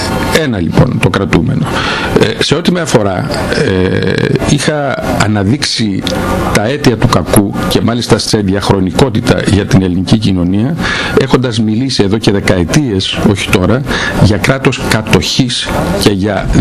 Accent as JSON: {"language": "Greek", "town": "Lefkada", "region": "Ionian Islands", "country": "Greece", "said": "Εγώ είμαι Λευκαδίτης, είμαι Έλληνας και είμαι και πολίτης Ευρωπαίος."}